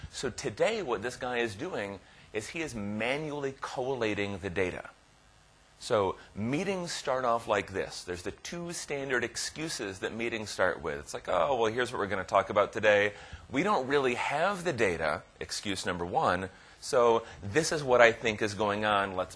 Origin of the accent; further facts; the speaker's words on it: United States; now in Netherlands; keep in mind, I'm the American, so when I come to the Netherlands